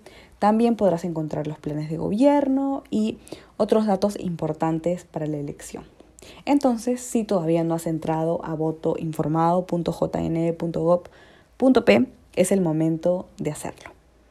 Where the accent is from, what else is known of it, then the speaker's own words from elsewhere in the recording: Peru; que tengamos todos como peruanos una semana buena.